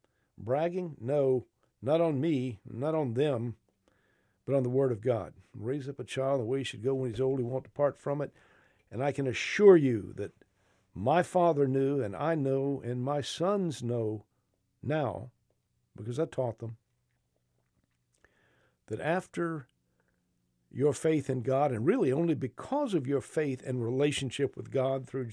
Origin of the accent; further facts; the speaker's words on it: Macon, Georgia, United States; And I come from Macon, Georgia, and my dad had was part of four sons, and they were all in the military.